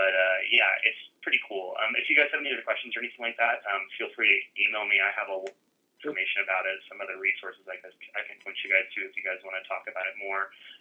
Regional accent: Chicago, Illinois, United States; I'm from Chicago.

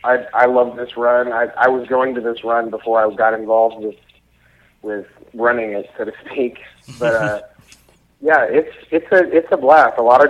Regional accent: Memphis, Tennessee, United States; moved away as an adult; now in St. Louis, United States; No, not at all. I'm from Memphis, Tennessee. Actually, born and raised. My partner and I moved here a week ago, August.

